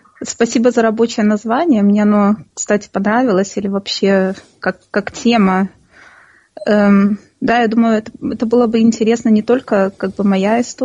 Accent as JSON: {"language": "Russian", "country": "Belarus", "said": "я сама из Белоруссии, я закончила там университет экономический. И так как я сама не уроженка столицы Минска"}